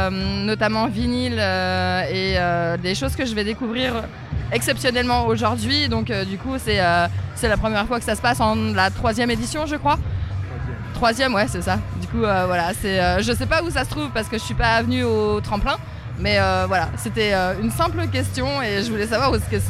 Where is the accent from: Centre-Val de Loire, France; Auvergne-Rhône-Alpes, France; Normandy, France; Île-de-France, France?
Normandy, France; Saint-Pierre-lès-Elbeuf; Alors je viens de Saint-Pierre-les-Elbeufs, juste à côté d'Elbeuf, à une heure de route d'ici.